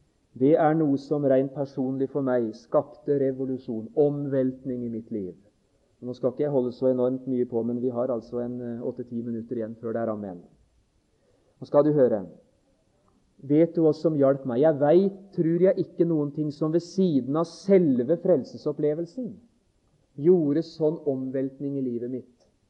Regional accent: Notodden, Telemark, Norway; Det var når jeg levde hjemme på Notodden, de første par årene etter jeg hadde mistet far og var blitt en bevisst kristen.

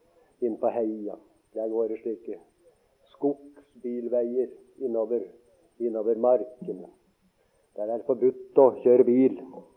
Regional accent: Eastern Norway, Norway; Jeg er fra Østlandets store skoger

